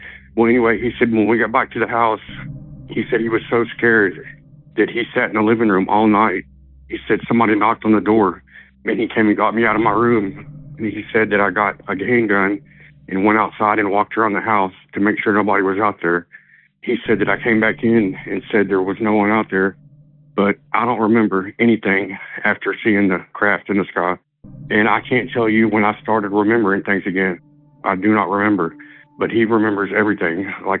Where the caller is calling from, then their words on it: Lumberton, Texas, United States; I'm calling from Lumberton, Texas.